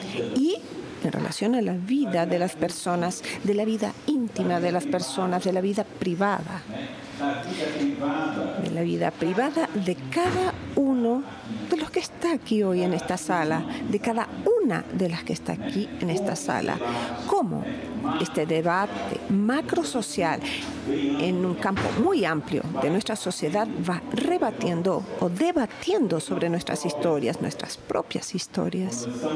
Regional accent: Recife, Pernambuco, Brazil; Spanish is a second language; vengo de Brasil, como bien saben, de la ciudad del estado de... Aquí está Pernambuco, Recife, cerquita del Océano Atlántico, aquí en la punta. Recife es una ciudad, brigada, una ciudad muy bonita, con muchísimas playas, con mucho sol

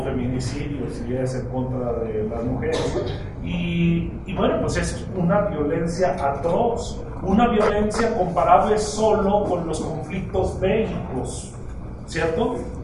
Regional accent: Mexico; Nuestro testimonio como mexicanos da cuenta que la violencia es cotidiana

